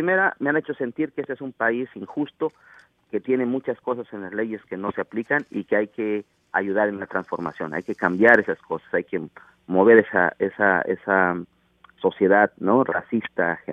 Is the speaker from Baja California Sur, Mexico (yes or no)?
no; Oaxaca, Mexico; Le digo, yo soy de Oaxaca.